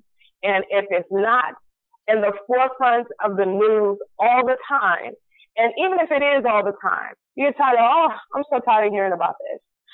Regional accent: Benton Harbor, Michigan, United States; I, as I've stated before, I grew up in Benton Harbor, Michigan. And if you do not know, Benton Harbor, Michigan was one of those small, predominantly black towns

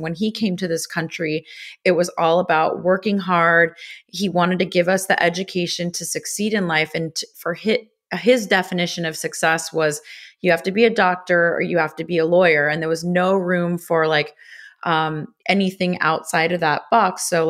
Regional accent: Los Angeles, California, United States; So I grew up in Los Angeles. There's a big Armenian community in LA, and food was always a central part of our family life.

